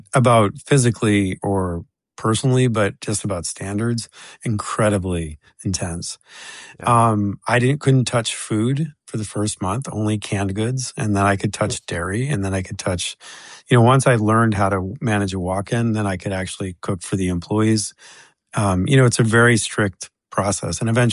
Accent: United States; Two were Dutch and I was American. Of course, I was super popular for that reason, like being American number one, but also taking a Dutch slot.

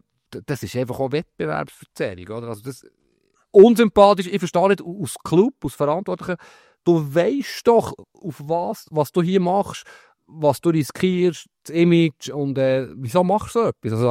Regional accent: Bern, Switzerland; Ich bin in Bern aufgewachsen und Neuenburg ist nahe, wie wir sagen.

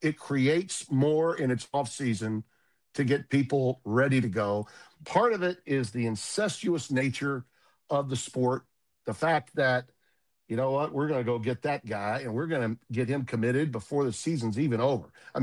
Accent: Louisiana, United States; And even though I'm from Louisiana, I've never been indicted. I'm nothing more than an unindicted co-conspirator from the state of Louisiana.

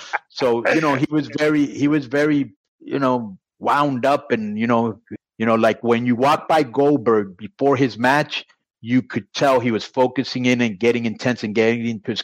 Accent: Texas, United States; You know, I'm from Texas, the Hispanic thing.

